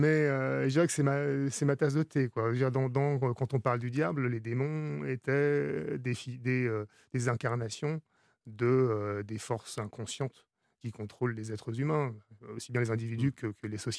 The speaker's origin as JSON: {"language": "French", "country": "France", "lives_now": "Florence, Italy", "said": "Je suis français."}